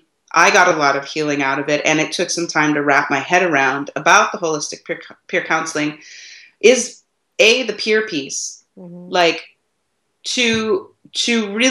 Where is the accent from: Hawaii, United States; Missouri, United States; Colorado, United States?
Hawaii, United States; like growing up in Hawaii. So we got married in Hawaii